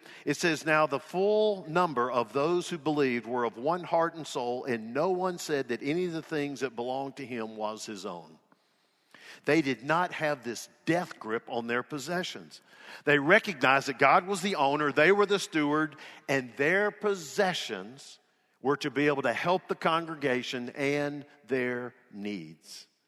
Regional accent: Birmingham, Alabama, United States; born there; I have no idea why I was born in Birmingham, Alabama, and not born in Somalia.

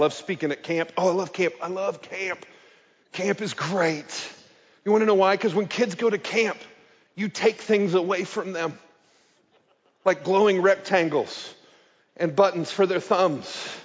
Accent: Kansas, United States; You may not think this, but I come from Kansas. I gotta be honest with you, a sanctuary this size is a little intimidating to a guy who drives past grain elevators to go to church every weekend.

